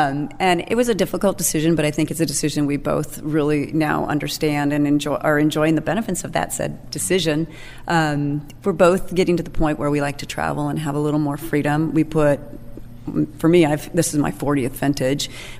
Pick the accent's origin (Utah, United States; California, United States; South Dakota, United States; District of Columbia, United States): California, United States; because I was from the Napa Valley and I was going to show these guys how to make Cab.